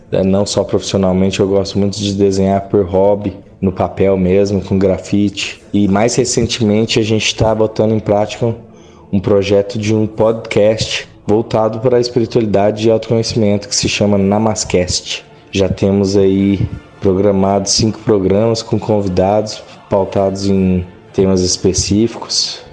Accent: Santo Ângelo, Rio Grande do Sul, Brazil; now in Uberlândia, Brazil; Eu tenho 38 anos. Sou natural de Santo Ângelo, Rio Grande do Sul. Atualmente eu resido em Uberlândia, Minas Gerais e São Paulo, capital.

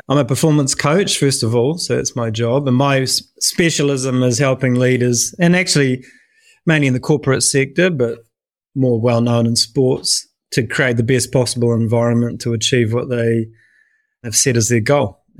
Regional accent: New Zealand; accent: New Zealand; now in United Kingdom; you can probably tell by my accent, I'm a New Zealander, but I have been living in the UK for most of the last 20 years.

